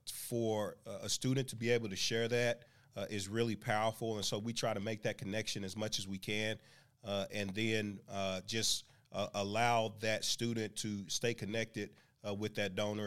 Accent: Oklahoma City, Oklahoma, United States; I grew up here in Oklahoma City before going on to Stillwater, and so my roots are here.

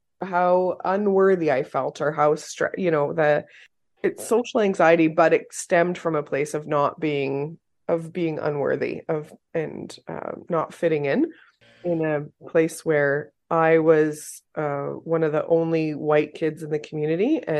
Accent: Fort McPherson, Northwest Territories, Canada; So I grew up in Fort McPherson, NWT, and there was definitely a lot of alcohol addiction in the community.

